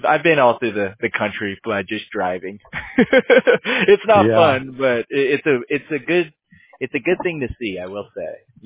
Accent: California, United States; I am from California, yeah.

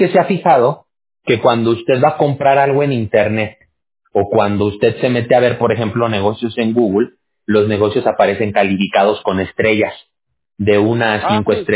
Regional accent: Mexico; Yo soy de México, yo soy mexicano.

